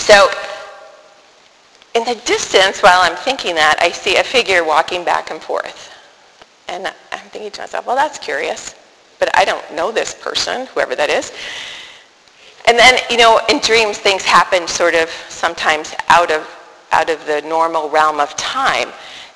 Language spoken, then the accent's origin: English; New York City, New York, United States; born there; I'm a city person. I was born in New York City. I've lived in big cities my whole life.